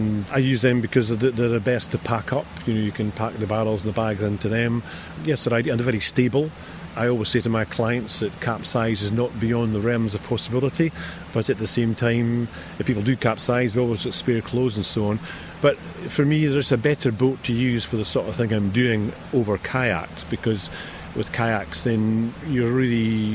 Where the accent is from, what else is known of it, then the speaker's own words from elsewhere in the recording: Stonehaven, Scotland, United Kingdom; Well, I was brought up in Stonehaven, and that's probably part of my background